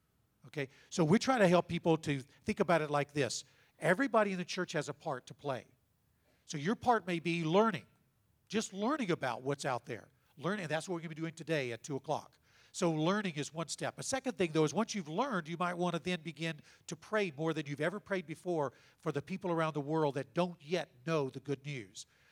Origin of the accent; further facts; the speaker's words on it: Shreveport, Louisiana, United States; now in Fresno, United States; I'm from the Shreveport, Louisiana area, but now we live.